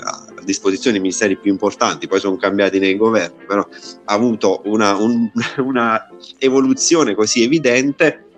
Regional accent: Atripalda, Campania, Italy; io sono di Atripalda, come il professor Cassese

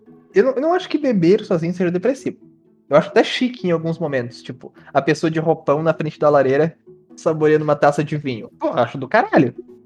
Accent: Rio Grande do Sul, Brazil; eu sou gaúcho, véi!

